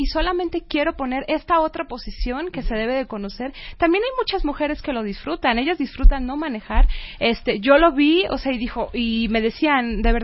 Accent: Mexico; soy una musulmana como cualquier otra persona que uh-huh. vive de la misma manera. Soy una mexicana

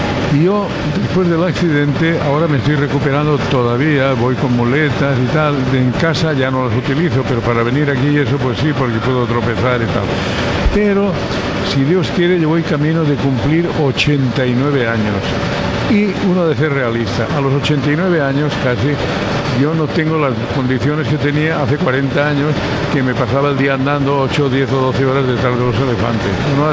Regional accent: Valencian Community, Spain; yo quisiera que este homenaje me lo hicieran primero como español y segundo como valenciano.

